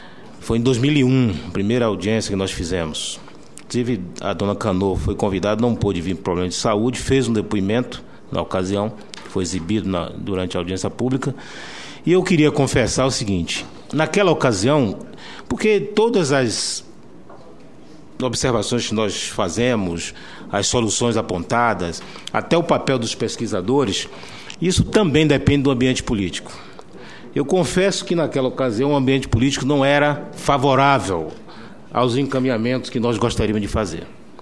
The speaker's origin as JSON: {"language": "Portuguese", "town": "Maragogipe", "region": "Bahia", "country": "Brazil", "said": "Eu, que sou daquela região, sou lá de Maragogipe"}